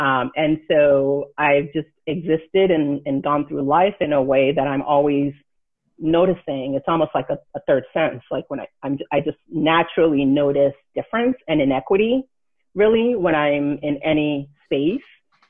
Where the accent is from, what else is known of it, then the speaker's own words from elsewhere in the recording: United States; born there; So being Nigerian American, I was born in the United States, but the rest of my family was not.